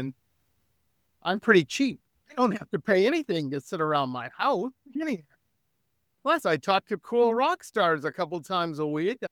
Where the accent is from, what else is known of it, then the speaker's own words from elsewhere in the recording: Detroit, Michigan, United States; I grew up in Metro Detroit, and I hung out with musicians growing up.